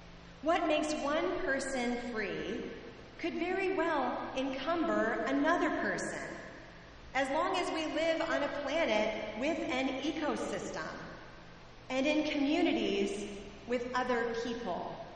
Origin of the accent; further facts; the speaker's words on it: Connecticut, United States; I'm from Connecticut, the land where good fences make good neighbors, and where Bostonians and New Yorkers are kept out by whole Connecticut towns run by zoning and planning commissions.